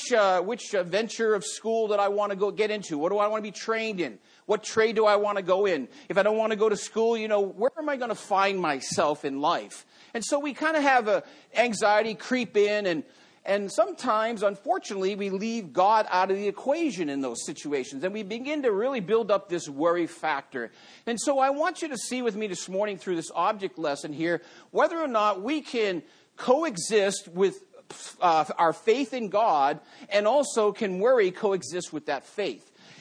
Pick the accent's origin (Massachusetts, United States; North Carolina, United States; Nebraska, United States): Massachusetts, United States; And so he must have been a Yankees fan because when he heard from I was from Massachusetts, he didn't give us any break.